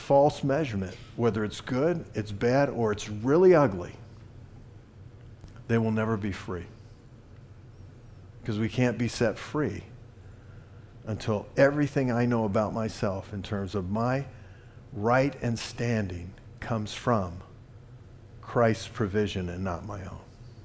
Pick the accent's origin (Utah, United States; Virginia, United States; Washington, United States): Virginia, United States; Richmond; Everybody knows I was raised in Richmond, Virginia, but my grandparents had a farm.